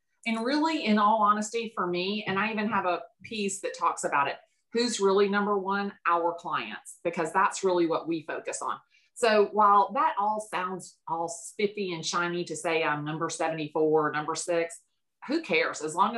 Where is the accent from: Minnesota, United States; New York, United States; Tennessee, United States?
Tennessee, United States; Chattanooga; also born or lived in Atlanta; You know, I'm from the South. I'm from Atlanta. Well, I'm originally from Chattanooga, which is like 121 miles north of Atlanta. So I'm originally from Chattanooga